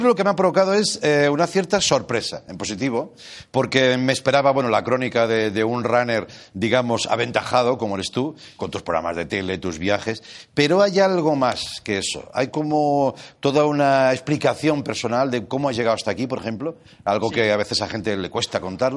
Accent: Catalonia, Spain; los dos somos catalanes, te había visto en programas catalanes

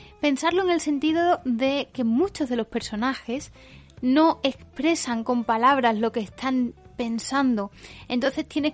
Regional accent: Spain; y como español y como persona que recuerda el conflicto

